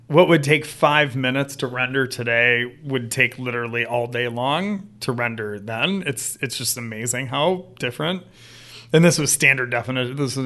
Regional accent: New York City, New York, United States; now in Los Angeles, United States; I moved from New York City to Los Angeles in 98.

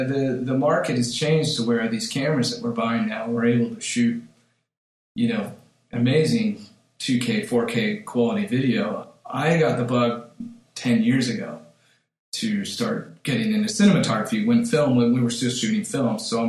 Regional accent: Marinwood, California, United States; Went to college in Marin. I grew up in Marinwood, Terralinda. Went to Terralinda High School

